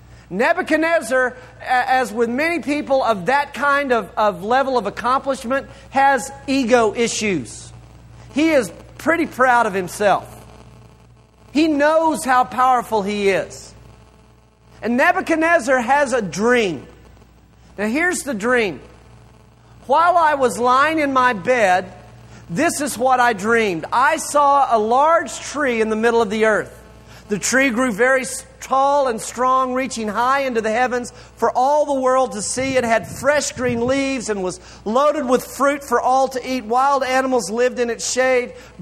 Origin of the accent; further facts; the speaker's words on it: Amarillo, Texas, United States; I'm from Amarillo, and so the final assembly point for nuclear weapons in our country is about 20 miles from my front door out of Pantex.